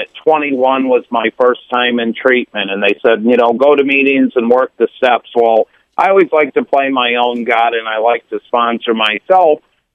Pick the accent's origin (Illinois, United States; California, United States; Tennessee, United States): Illinois, United States; Crystal Lake; They just had a big bust up in my hometown, Crystal Lake, Illinois.